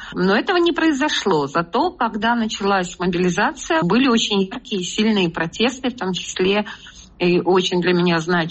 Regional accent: Russia; Но не будем забывать, что я из Дагестана.

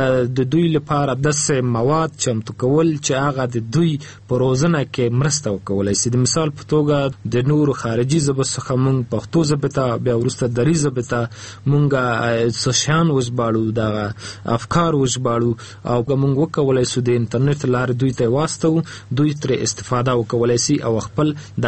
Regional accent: Afghanistan; زه خو خپل د افغانستان یم، اوس مهال په کابل کې ژوند کوم، د پانتون استاد یم،

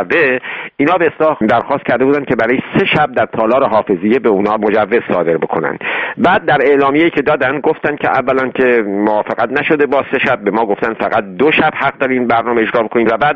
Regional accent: Shiraz, Fars, Iran; من خودم شیرازی هستم البته میدونین که، و هم شهریای من هم بتونن به اصطلاح در این کنسرت حضور پیدا کنن

